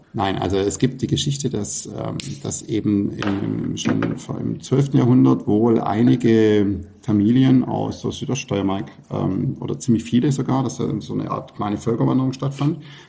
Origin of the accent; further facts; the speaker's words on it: Baden-Württemberg, Germany; accent: Swabian; ich bin natürlich ein Fan vom schwäbischen Dialekt.